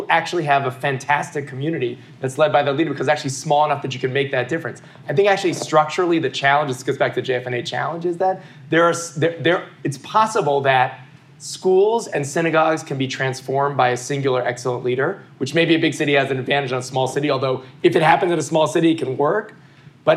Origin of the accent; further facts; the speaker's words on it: Providence, Rhode Island, United States; and I'm from Providence, Rhode Island